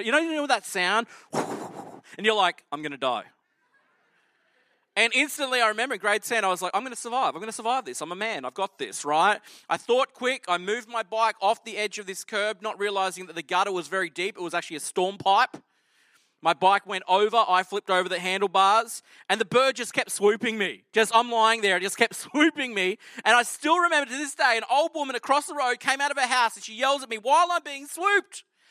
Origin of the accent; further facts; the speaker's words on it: Toowoomba, Queensland, Australia; I grew up in Toowoomba where the Carnival of Flowers is.